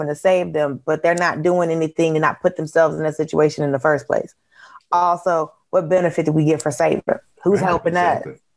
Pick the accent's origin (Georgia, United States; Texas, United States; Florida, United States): Georgia, United States; Kamala, we give her flowers as often as we can. Stacey Abrams from my home state.